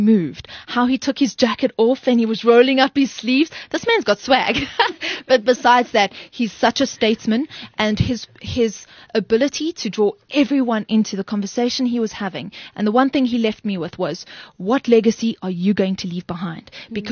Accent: South Africa; As a South African

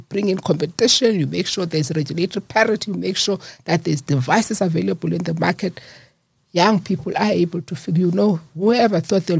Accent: East London, Eastern Cape, South Africa; because I was born and raised in East London.

